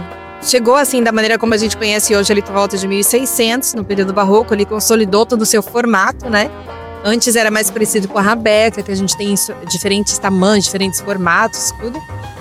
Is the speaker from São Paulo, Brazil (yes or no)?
yes; São Paulo, Brazil; moved away as an adult; now in Maceió, Brazil; Eu sou de São Paulo, nasci em São Paulo, sou paulistana, mas eu já moro em Maceió há 8 anos, então já é minha segunda casa, minha casa de coração. Tenho 2 filhos alagoanos, né?